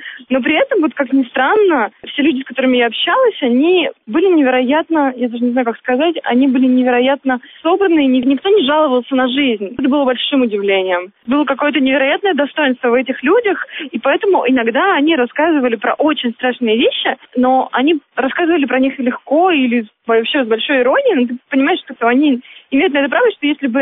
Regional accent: Yekaterinburg, Sverdlovsk Oblast, Russia; я вообще не москвич, я из Екатеринбурга.

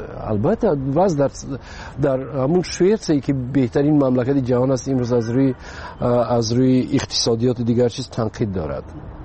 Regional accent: Tajikistan; وطنم خب پیش از همه تاجیکستان وطن است. برای این خانه ای من است و مادرم اینجاست، فرزندام اینجاست.

